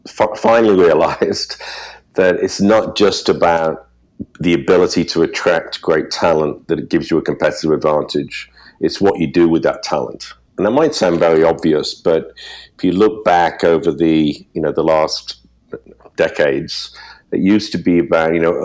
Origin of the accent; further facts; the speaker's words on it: United Kingdom; moved away as an adult; now in Connecticut, United States; you'll guess from my accent, originally from the UK, now living in Connecticut. I've been here 10 years